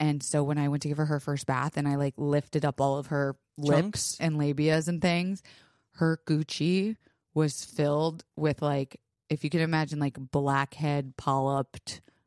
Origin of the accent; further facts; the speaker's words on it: Florida, United States; Like growing up in Florida, we are not afraid of hurricanes.